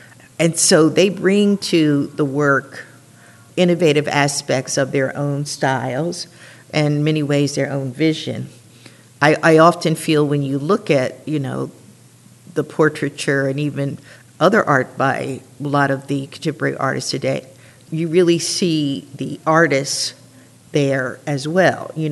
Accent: East Coast, United States; and I am from the East Coast originally

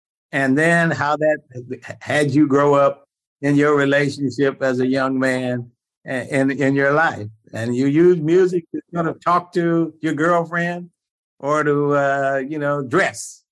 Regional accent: Freeport, Illinois, United States; also born or lived in Mississippi; when I left Mississippi, I grew up in Freeport, Illinois, small Midwestern town, 30,000 people, 10% Black

